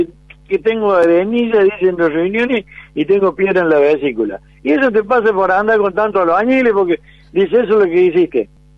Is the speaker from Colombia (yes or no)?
no; Córdoba, Argentina; Claro, soy de Córdoba capital, ¿viste?